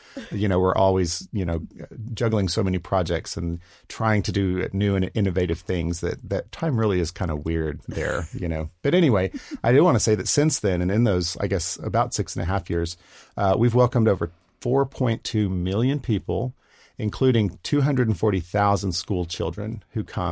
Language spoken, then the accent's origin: English; Fayetteville, Arkansas, United States; Well, I am actually originally from Fayetteville. Mm-hmm. So I am from Northwest Arkansas, born and raised.